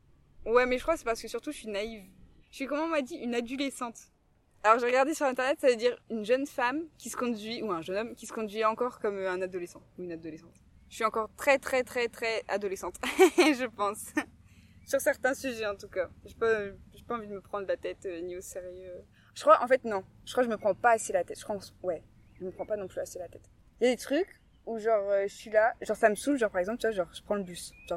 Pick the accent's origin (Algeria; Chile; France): France; Béthune, Hauts-de-France; also born or lived in Rebreuve; Avant, j'étais de Rebreuve et à 7 ans, j'ai déménagé à Béthune et je suis restée.